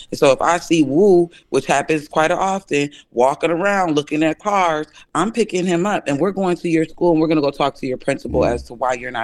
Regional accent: New York City, New York, United States; also born or lived in Madison, Wisconsin; I grew up in New York City, okay? My dad came and brought me and my little brother up here from Madison, Wisconsin.

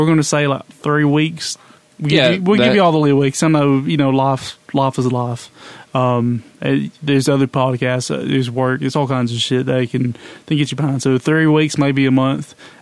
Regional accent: Alabama, United States; We're the only ones that are brave enough to admit we're from Alabama.

